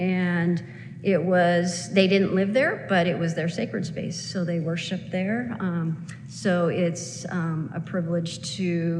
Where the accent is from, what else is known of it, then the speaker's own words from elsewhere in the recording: Portland, Oregon, United States; now in Highlands, United States; Now, I hail from Portland, Oregon, and I thought it rained a lot there, but up in Highlands, we get a lot.